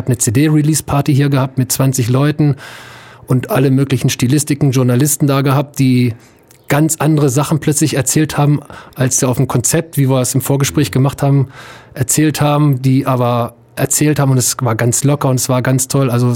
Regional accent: Hildesheim, Lower Saxony, Germany; now in Ulm, Germany; ich komme aus dem Norden und da aus Hildesheim, aus Hannover, da kenne ich so die richtige Musikszene.

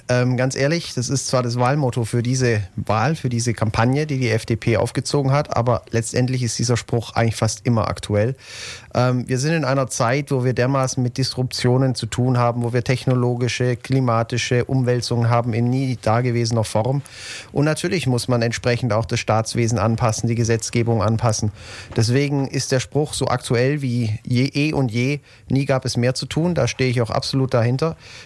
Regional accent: Ulm, Baden-Württemberg, Germany; Also ich bin Ulmer durch und durch. Ich bin zwar in Tübingen geboren, aber mit 2 Jahren eigentlich schon in die Region gezogen. Seitdem hier auch groß geworden. Das Elternhaus ist Ulm, aus Ulm. Das Großelternhaus ist aus Ulm.

